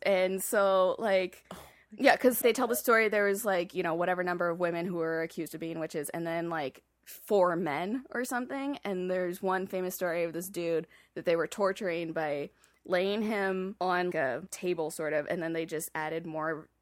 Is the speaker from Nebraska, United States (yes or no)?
no; Oregon, United States; Because we, you know, I grew up in Oregon on the other side of the coast.